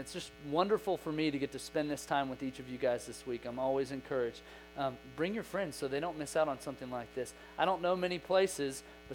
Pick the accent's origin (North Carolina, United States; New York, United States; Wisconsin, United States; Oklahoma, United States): Oklahoma, United States; And, you know, I grew up in Oklahoma. We didn't have this tax-free weekend that you guys have this weekend.